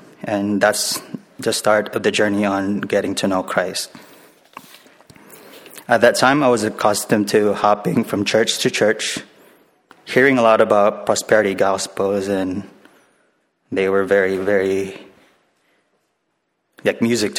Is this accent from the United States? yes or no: no; Philippines; born there; I was born in the Philippines with a Catholic background.